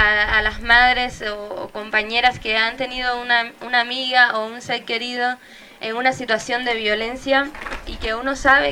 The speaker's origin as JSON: {"language": "Spanish", "country": "Cuba", "said": "como cubana individualmente estoy aquí con ustedes"}